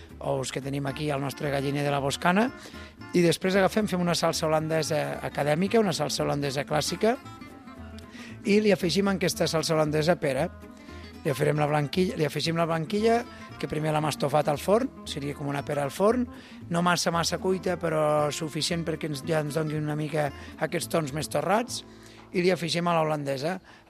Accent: Catalonia, Spain; Jo, que sóc del Pla d'Urgell, doncs hem jugat de petits als camps, als trossos

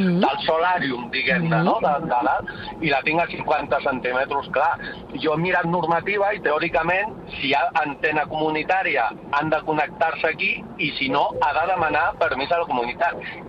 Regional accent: Riera de Gaià, Catalonia, Spain; Pues mira, soc de la Riera de Gallà, vale, ara mateix estic conduint

